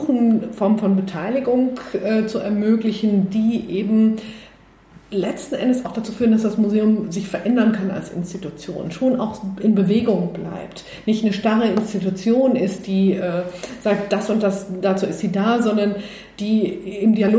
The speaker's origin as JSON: {"language": "German", "town": "Düsseldorf", "region": "North Rhine-Westphalia", "country": "Germany", "said": "in Stuttgart gearbeitet und bin 2009 hier in die Kunstsammlung gekommen. Und ich komme aus Düsseldorf, das muss man vielleicht dazu sagen. Insofern ist es für mich auch eine Rückkehr zu den Wurzeln."}